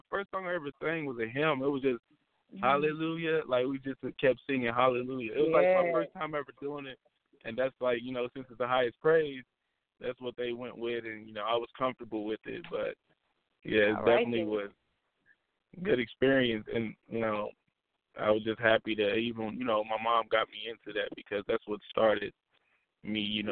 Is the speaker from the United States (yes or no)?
yes; Indianapolis, Indiana, United States; I'm from Indianapolis, Indiana.